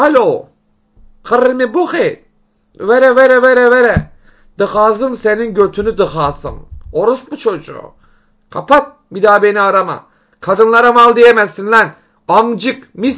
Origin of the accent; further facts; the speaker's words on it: Tarsus, Mersin, Turkey; now in Istanbul, Turkey; Ben Tarsus'ta doğup büyüdüm. Sonradan İstanbul'a taşındık.